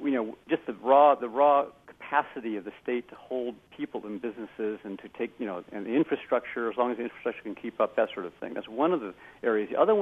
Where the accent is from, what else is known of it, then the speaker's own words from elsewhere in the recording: California, United States; I should tell you right off, too, I'm a Californian. I'm living in California. I was born in California.